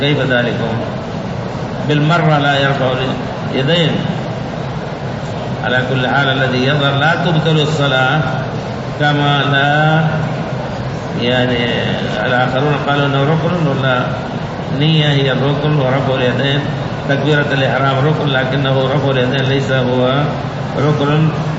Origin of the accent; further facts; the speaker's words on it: Egypt; أنا من مصر وحضر إلى سعودية، أنا حضر أو حضر زيارة أو حضرت زيارة زيارة عائلية